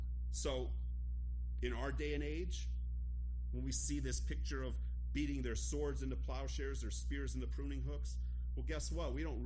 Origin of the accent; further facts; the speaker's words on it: United States; As a child in America, I tend to think the Allies were right.